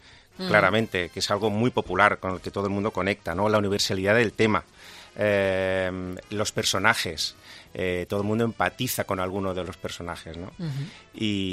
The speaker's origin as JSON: {"language": "Spanish", "town": "Seville", "region": "Andalusia", "country": "Spain", "said": "por primera vez en Sevilla, yo que soy sevillano, para mí, aunque el acento no me delate"}